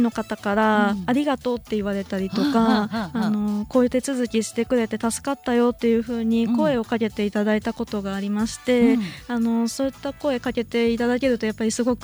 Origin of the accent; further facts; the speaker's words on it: Kani, Gifu, Japan; 私も蟹市出身なので、地元にやっぱり一番近い場所だと思いますので